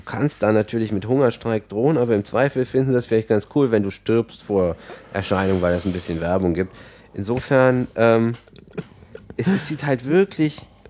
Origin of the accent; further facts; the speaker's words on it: Aachen, North Rhine-Westphalia, Germany; Wir kommen aus Aachen und das ist auch schlimm.